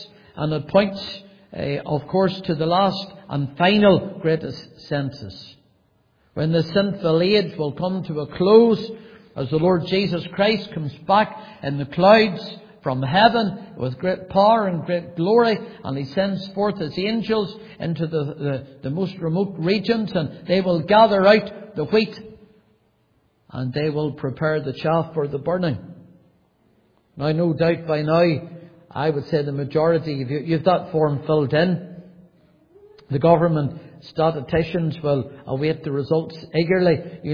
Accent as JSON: {"language": "English", "town": "Banbridge", "region": "Northern Ireland", "country": "United Kingdom", "tie": "born there", "said": "It always was a great pleasure to me to say I was born in Northern Ireland. I was born, brought into this world in the old hospital in Banbridge."}